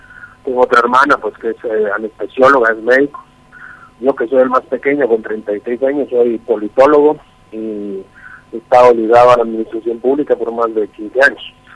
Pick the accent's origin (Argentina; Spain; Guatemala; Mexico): Guatemala; como guatemalteco